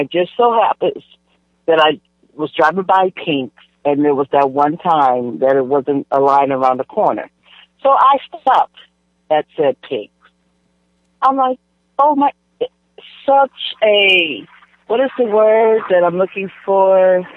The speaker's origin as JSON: {"language": "English", "region": "California", "country": "United States", "said": "I'm from California, and, you know, we have wonderful food here"}